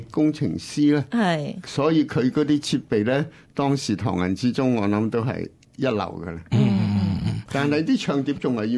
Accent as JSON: {"language": "Cantonese", "country": "Hong Kong", "said": "佢由香港嚟，我由香港嚟啊。"}